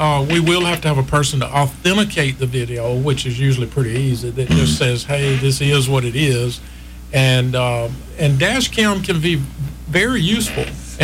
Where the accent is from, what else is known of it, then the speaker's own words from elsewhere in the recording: Bullock County, United States; Yes, I'm originally from Bullock County, and so is my family for many generations.